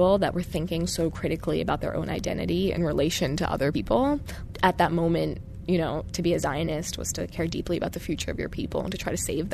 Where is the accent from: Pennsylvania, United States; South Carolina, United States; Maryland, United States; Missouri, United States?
Maryland, United States; Potomac; I'm a Pakistani-American Muslim, but I'm from Potomac, Maryland. So I guess I'm culturally Jewish.